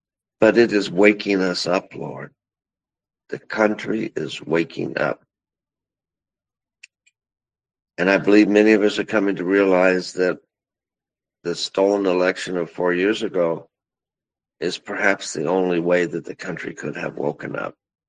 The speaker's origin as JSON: {"language": "English", "region": "West Virginia", "country": "United States", "tie": "born or raised there", "said": "Actually, the head of the alignment is from my hometown, the spearhead, and he had an hour chat with President Trump last month."}